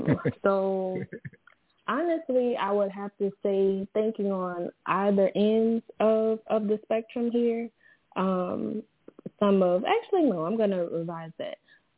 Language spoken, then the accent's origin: English; New Orleans, Louisiana, United States; So I am from New Orleans, Louisiana. You may hear my accent come out a little bit